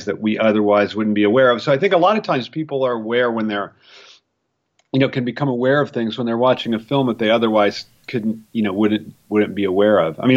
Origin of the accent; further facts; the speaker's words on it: Ohio, United States; born there; I was born in the Midwest. I was born in Ohio, and my parents were fundamentalist Christians.